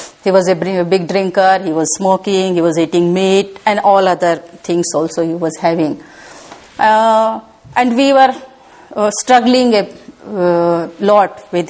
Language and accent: English; North India, India; born there; English is a second language; So yes, I was born in North India.